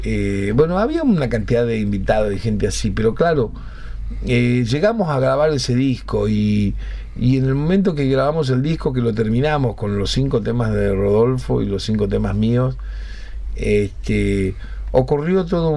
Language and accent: Spanish; Argentina; also born or lived in Mexico; yo estaba transitoriamente viviendo en Argentina, porque somos argentinos